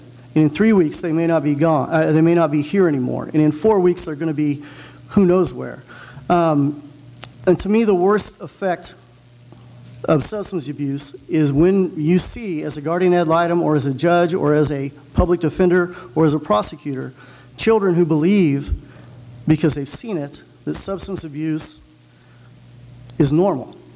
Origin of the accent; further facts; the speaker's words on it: Chillicothe, Missouri, United States; I grew up in Chillicothe, Missouri, and I'm the sixth of seven kids, and we lived in a three-bedroom house.